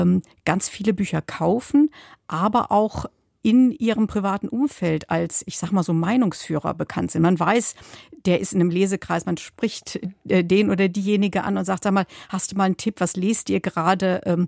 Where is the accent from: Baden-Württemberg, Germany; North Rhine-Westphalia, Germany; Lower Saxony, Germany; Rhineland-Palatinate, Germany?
North Rhine-Westphalia, Germany; Bad Honnef; Ich komme aus Bad Honnef. Das ist eine Kleinstadt mit 25.000 Einwohnern in der Nähe von Bonn.